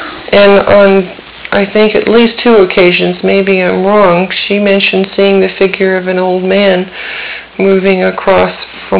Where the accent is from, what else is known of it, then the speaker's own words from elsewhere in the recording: Santa Monica, California, United States; I was born in Santa Monica.